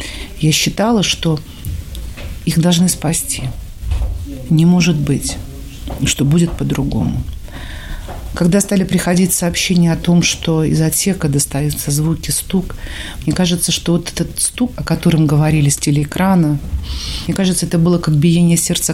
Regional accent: Murmansk, Murmansk Oblast, Russia; В купе, в котором я ехала, из Мурманчан была только я.

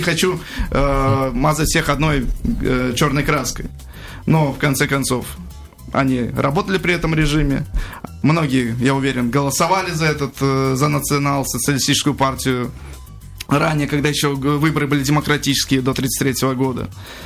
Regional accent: Magadan, Magadan Oblast, Russia; now in Kaliningrad, Russia; я из Магадана. Я уже с 2000 года здесь, к слову. Я считаю себя калининградцем и идентифицирую себя как житель Калининградской области.

